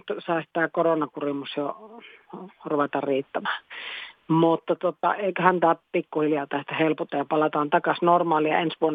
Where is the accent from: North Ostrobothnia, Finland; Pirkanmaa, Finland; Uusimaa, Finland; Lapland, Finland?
Pirkanmaa, Finland; Tampere; Tampere on mulle tosi tärkeä, se on mun kotikaupunki